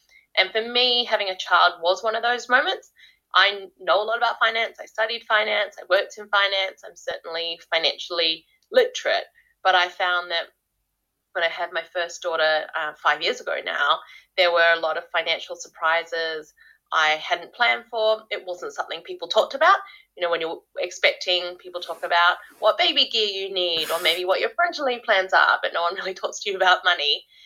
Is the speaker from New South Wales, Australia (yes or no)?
yes; Sydney, New South Wales, Australia; moved away as an adult; now in New Zealand; So I'm actually an Aussie transplant. I grew up in Sydney. That's where I studied.